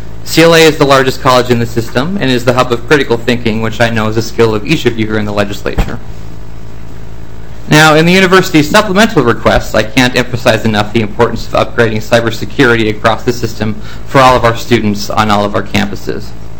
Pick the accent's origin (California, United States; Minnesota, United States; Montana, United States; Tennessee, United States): Minnesota, United States; Greenbush; Growing up in Greenbush, the university was a common topic in our community. I come from a family farm